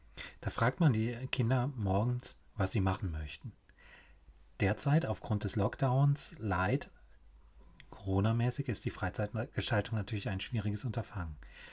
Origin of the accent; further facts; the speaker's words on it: North Rhine-Westphalia, Germany; born or raised there